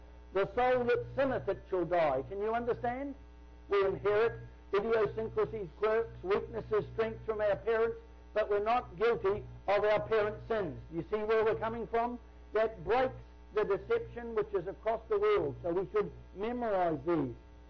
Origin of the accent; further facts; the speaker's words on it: New Zealand; I come from New Zealand. Some of my ancestors were convicts in 1790 in Australia.